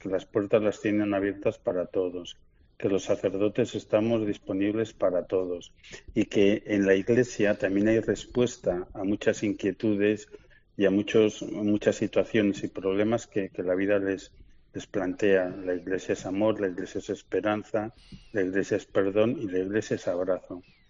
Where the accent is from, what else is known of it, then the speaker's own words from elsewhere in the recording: Alcorisa, Aragon, Spain; mi pueblo Alcoriza